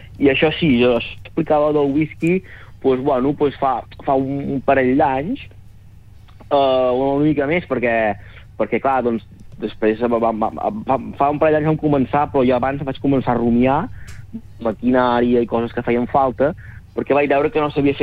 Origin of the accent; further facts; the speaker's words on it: Llançà, Catalonia, Spain; jo soc de Llançar tota la vida